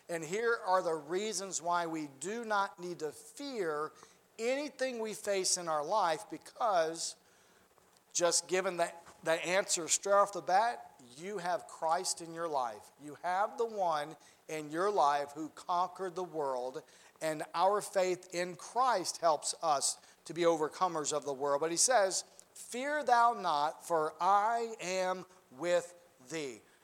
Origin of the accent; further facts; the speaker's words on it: Mississippi, United States; that's what I grew up with down in Mississippi. When it thundered, you knew it thundered, because your body would even rattle a little bit.